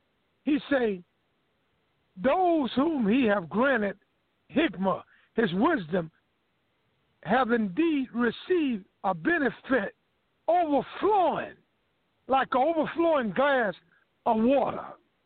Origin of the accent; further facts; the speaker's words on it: United States; They don't believe I'm from America because my conduct is not just doing what I want to do.